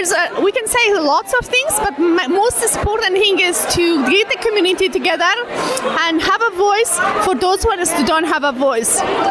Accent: Afghanistan; I'm from Afghanistan.

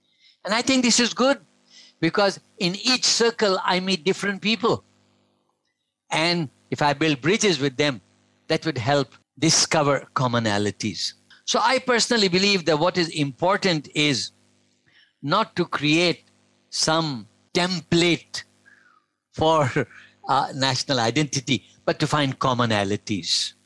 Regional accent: Malaysia; I'm a Malaysian. I am a Muslim. I'm a male.

